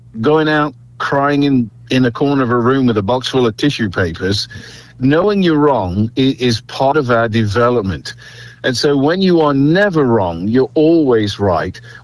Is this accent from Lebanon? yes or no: no; United Kingdom; moved away as an adult; now in United States; I come from a nation state. I come from Great Britain. I'm now an American citizen, but I grew up in a nation state, one nation, one state. I moved to a nation of 50 states